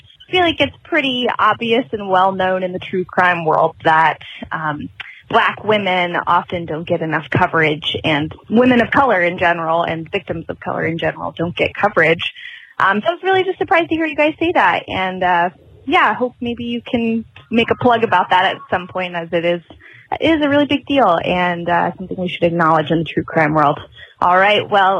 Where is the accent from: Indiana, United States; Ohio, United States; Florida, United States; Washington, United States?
Washington, United States; I'm from Washington State.